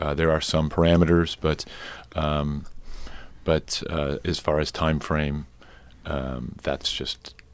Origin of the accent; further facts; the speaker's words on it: Chicago, Illinois, United States; I am from Chicago. Born and raised.